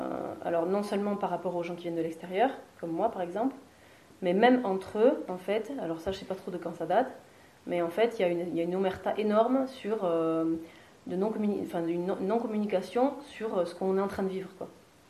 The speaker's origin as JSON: {"language": "French", "town": "Pau", "region": "Nouvelle-Aquitaine", "country": "France", "said": "moi, je suis pas paysanne d'origine. Enfin, mes parents n'étaient pas paysans, mais quand même, je suis de Pau"}